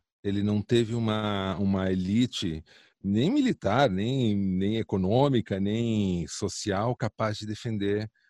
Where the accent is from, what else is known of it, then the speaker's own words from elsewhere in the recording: Brazil; Como brasileiros, assim, é o que a gente tem.